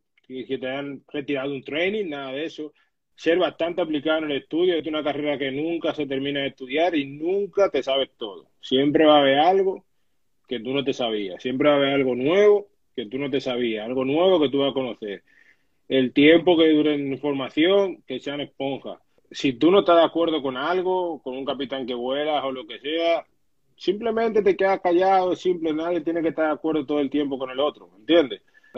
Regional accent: Madrid, Community of Madrid, Spain; como me crié en España, iba 2 o 3 veces al año a Dominicana, de Madrid

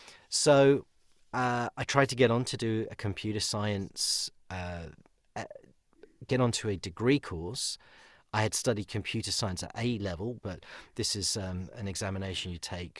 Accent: London, United Kingdom; I grew up in London, North London, and was actively into the Scouts.

